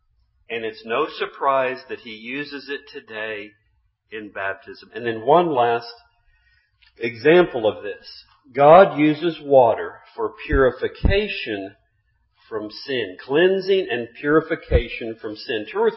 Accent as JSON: {"language": "English", "town": "San Antonio", "region": "Texas", "country": "United States", "tie": "born there", "said": "I was born in San Antonio, Texas."}